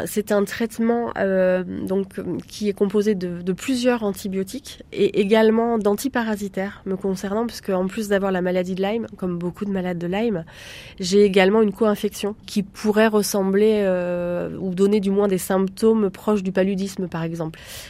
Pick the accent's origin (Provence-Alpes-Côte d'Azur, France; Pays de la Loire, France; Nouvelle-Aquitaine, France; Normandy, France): Pays de la Loire, France; moi je suis originaire aussi du Maine-et-Loire, donc j'ai envie de reproduire l'événement sur Angers.